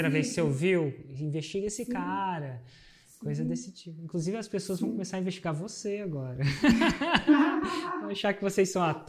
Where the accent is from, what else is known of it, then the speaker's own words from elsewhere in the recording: Minas Gerais, Brazil; Como diria aqui na minha terra, em Minas